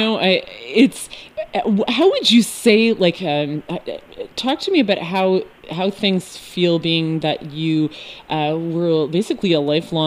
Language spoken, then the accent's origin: English; Canada; as a Canadian girl and a great lover of music and sports